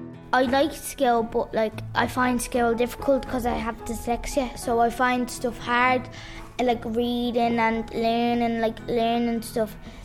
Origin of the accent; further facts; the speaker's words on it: Ballymun, County Dublin, Ireland; I'm from Ballymun and I'm 13. Some people say Ballymun's a kip, but it's not.